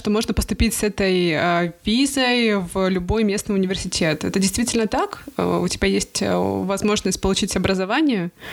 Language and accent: Russian; Khabarovsk, Khabarovsk Krai, Russia; Я тоже из Хабаровска.